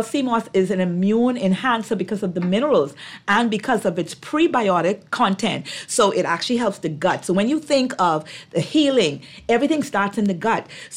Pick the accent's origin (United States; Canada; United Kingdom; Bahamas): Bahamas; Long Bay Cays; I tell people I grew up in Long Bay, Keys, Andrews with my grandparents.